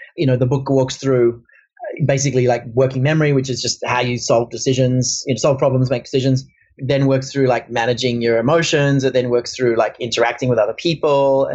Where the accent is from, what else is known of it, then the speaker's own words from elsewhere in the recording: Australia; I'm originally Australian. I used to fly a lot from Sydney to New York